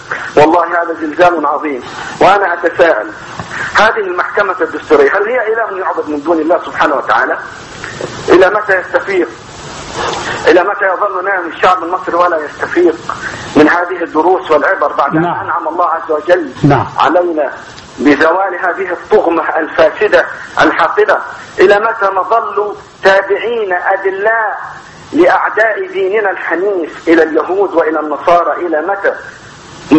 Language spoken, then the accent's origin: Arabic; Egypt; now in Saudi Arabia; انا معك مصري من السعوديه